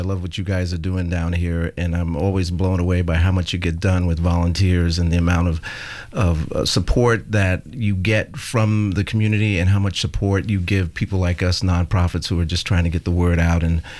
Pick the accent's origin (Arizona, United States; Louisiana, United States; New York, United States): New York, United States; New York City; So I grew up in New York City, and I used to hear winos on the street